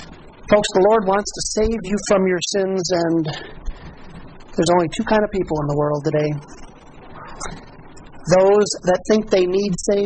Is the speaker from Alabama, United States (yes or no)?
no; Stager, Illinois, United States; If you know anything about Stager, it's no big deal to be from Stager, Illinois. Not a bad place, but nothing fancy about us.